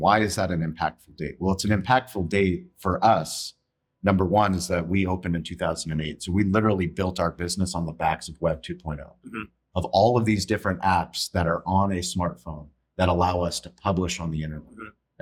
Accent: Kansas, United States; We're from Kansas. You guys don't know what you're doing.

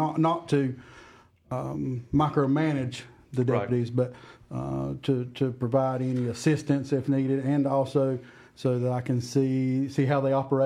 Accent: North Carolina, United States; Yes, I'm from Wilkes.

